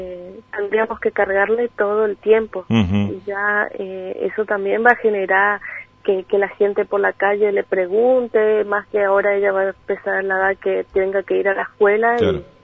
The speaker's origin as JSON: {"language": "Spanish", "town": "Posadas", "region": "Misiones", "country": "Argentina", "also_born_or_lived": "San Salvador de Jujuy", "said": "Y bueno, de ahí vinimos para acá de igual manera, nosotros somos acá de Posadas."}